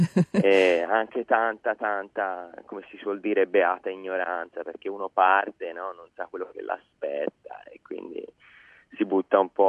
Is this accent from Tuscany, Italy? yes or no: yes; Montecarlo, Tuscany, Italy; now in Melbourne, Australia; io sono un toscano, nato e cresciuto sulle colline di Monte Carlo, in provincia di Lucca, tra Firenze e Pisa